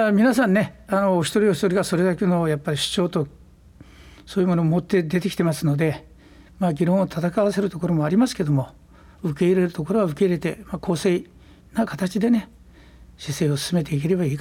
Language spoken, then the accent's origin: Japanese; Kyushu, Japan; also born or lived in Tokyo; now in Shizuoka, Japan; 私は九州男児、というのが根本にありますけども、今やっぱりそれをあんまり出すんじゃなくて、やっぱりこの静岡でね、生活させてもらってるし